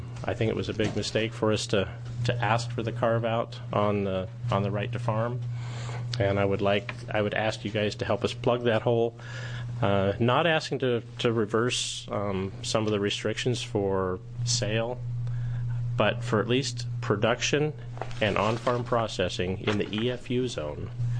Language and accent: English; Oregon, United States; I'm from Deschutes County, here representing Deschutes County Farm Bureau